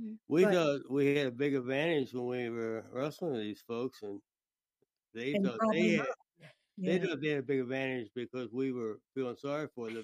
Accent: Columbus, Ohio, United States; You know, I come from Columbus, Ohio, and when I was a kid growing up in high school, there was a School for the Blind.

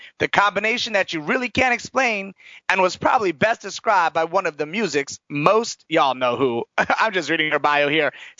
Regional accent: Greenwich, Connecticut, United States; All right, because I grew up in Greenwich.

